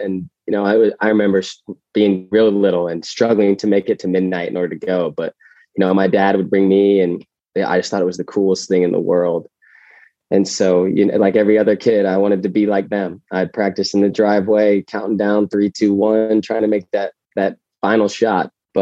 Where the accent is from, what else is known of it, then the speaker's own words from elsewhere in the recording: Bloomington, Indiana, United States; growing up in Bloomington, it's every little boy's dream to, you know, put on the cream and crimson and become a Hoosier.